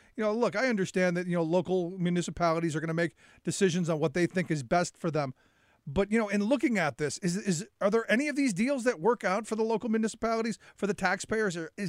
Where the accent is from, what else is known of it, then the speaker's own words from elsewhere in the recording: Cleveland, Ohio, United States; You know, I grew up in Cleveland during, you know, most of my life